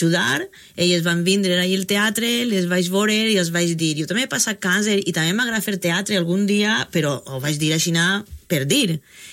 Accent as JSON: {"language": "Catalan", "town": "Parcent", "region": "Valencian Community", "country": "Spain", "said": "Soc de Parcent i tinc que baixar a Pedreguer"}